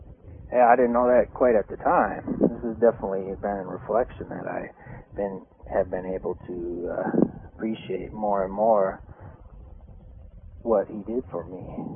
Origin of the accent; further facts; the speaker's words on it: Alpena, Michigan, United States; born there; So, I was born in Alpena, Michigan, which is way up towards the tip of the Lower Peninsula on the East Coast, on November 20th, 1973.